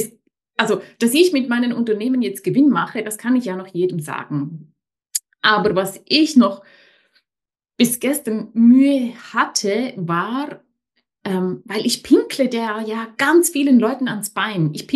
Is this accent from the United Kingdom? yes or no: no; Switzerland; ich bin aus der Schweiz